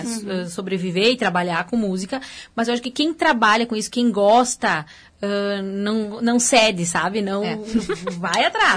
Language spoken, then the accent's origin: Portuguese; Dois Lajeados, Rio Grande do Sul, Brazil; also born or lived in Guaporé; now in Caxias do Sul, Brazil; Eu nasci em Guaporé, mas sempre morei em Dois Lajados, que na época Dois Lajados pertencia ao município de Guaporé. Então eu vim para Caxias em 2005